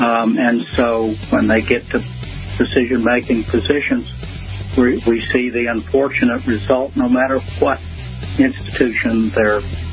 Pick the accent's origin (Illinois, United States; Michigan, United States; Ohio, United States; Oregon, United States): Ohio, United States; I grew up in Ohio, and I'm an Indians fan.